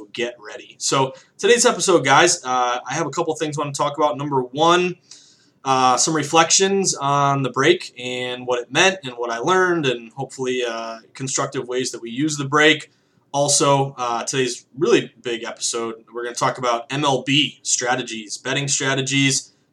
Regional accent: Massachusetts, United States; I grew up in Western Massachusetts.

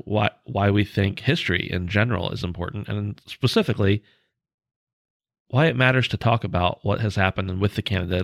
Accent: United States; But I believe that because I'm from America.

